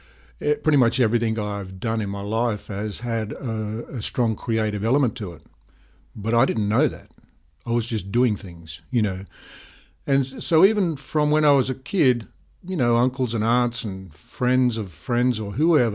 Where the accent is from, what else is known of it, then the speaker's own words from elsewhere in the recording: Brisbane, Queensland, Australia; And I was a boy from Brisbane, which at the time was the biggest country town in Australia. And I loved that. I loved Brisbane growing up there.